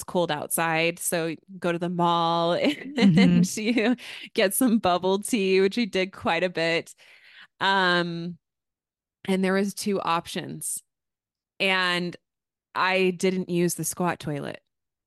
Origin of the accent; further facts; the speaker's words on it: United States; Obviously, I'm American, so I can do American things when I'm in China, and that's okay.